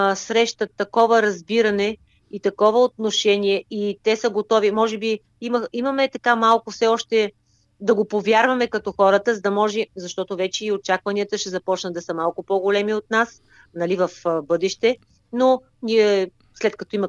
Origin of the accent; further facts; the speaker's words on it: Varna, Varna Province, Bulgaria; като по-голямото ядро ние сме си от Варна, момичетата